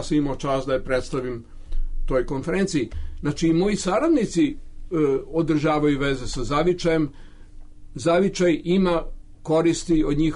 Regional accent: Belgrade, Serbia; Vratio sam se da bih živao lepo u svome zavičaju. Ja sam Beograđanin treće generacije

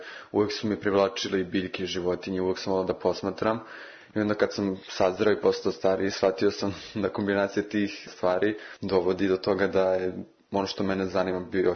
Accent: Belgrade, Serbia; Dobar dan … imam 18 godina, iz Beograda sam

